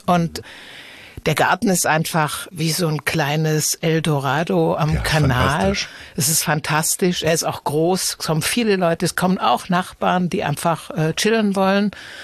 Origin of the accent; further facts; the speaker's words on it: Southern Germany, Germany; Genau, ich komme ja aus Süddeutschland und da sind ja die Biergärten quasi die Attraktion des Sommers.